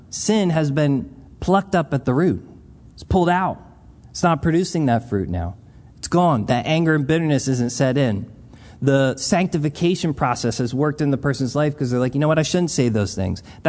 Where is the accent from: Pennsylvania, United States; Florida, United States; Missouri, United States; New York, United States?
Pennsylvania, United States; Philadelphia; Listen, we're from Philadelphia. We're not from the South.